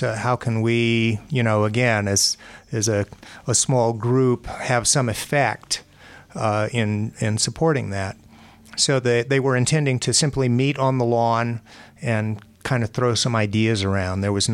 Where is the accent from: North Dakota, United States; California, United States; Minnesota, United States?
California, United States; Los Angeles; Yeah, I was just in the tail end of my high school. I grew up in Los Angeles.